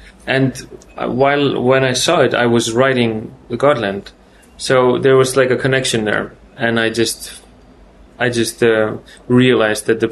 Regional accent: Iceland; moved away as an adult; now in Denmark; I'm sort of between Denmark and Iceland. I'm from Iceland. I grew up there, but I moved to Denmark to study and had my children, and I'm kind of like in between.

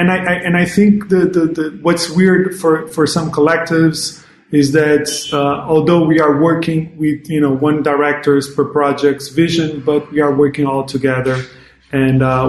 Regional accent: Luanda, Luanda Province, Angola; English is a second language; Air Conditioner is a film that takes place here in my hometown, Luanda.

